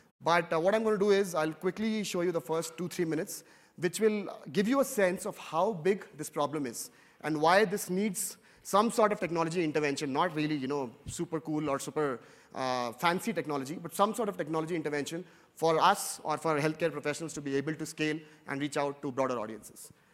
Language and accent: English; India; And I come from India